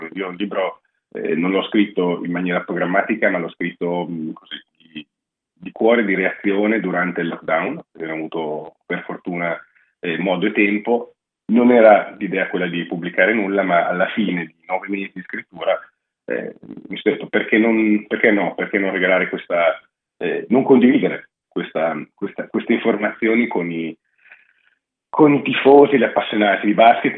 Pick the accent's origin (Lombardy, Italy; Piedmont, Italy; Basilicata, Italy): Lombardy, Italy; Varese; born there; also born or lived in Milan; io padre americano di Chicago, mamma di Reggio Emilia, io sono cresciuto ho vissuto tanto a Milano per l'università e sono nato a Varese, quindi sono un po' un melting pot di luoghi, però ho sicuramente una traccia importante reggiana.